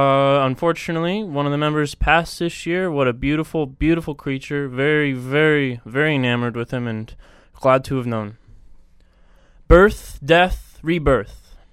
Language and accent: English; Cheney, Washington, United States; I was born in Spokane, and I'd like to say I'm from Spokane, but the truth is I was raised on the plateau right next door from Cheney, Washington. However, I've been in Spokane the last few years here, so I'd still say I'm from Spokane.